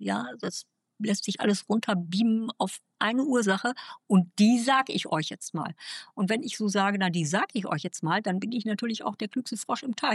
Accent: Germany; ich bin ja nun 59 Jahre alt und kenne ja nun die Bundesrepublik als meine Heimat aus den späten 60er Jahren und dann bewusst natürlich die ganzen 70er Jahre

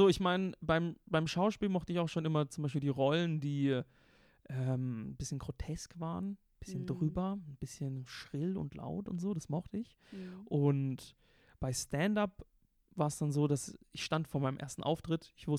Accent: Karlsruhe, Baden-Württemberg, Germany; now in Berlin, Germany; konträr war zu dem Karlsruhe, was ich so kannte, wo ich aufgewachsen bin.

